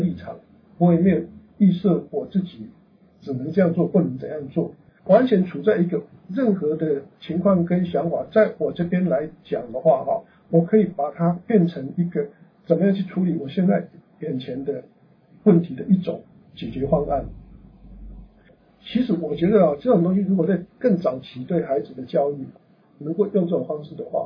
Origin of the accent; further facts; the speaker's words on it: China; 对，你去看我们中国人的智慧好了